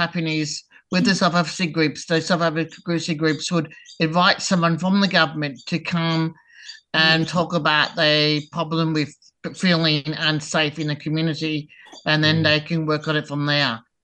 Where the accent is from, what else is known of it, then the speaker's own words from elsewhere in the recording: Bendigo, Victoria, Australia; from Habersay Bendigo.